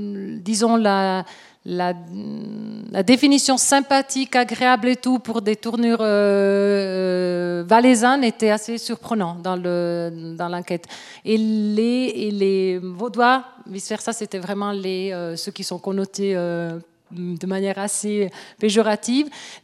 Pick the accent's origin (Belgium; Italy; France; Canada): Italy; Aosta Valley; French is a second language; now in Switzerland; je suis valdôtaine d'origine, j'ai appris le français comme L2, même si c'est une région bilingue, c'est un français L2, mais j'ai appris un français, le français de Paris.